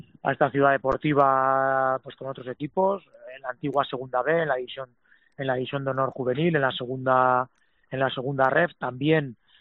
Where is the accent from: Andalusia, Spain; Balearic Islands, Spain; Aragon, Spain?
Aragon, Spain; Como aragonés y en este caso pues seguidor un poco del Real Zaragoza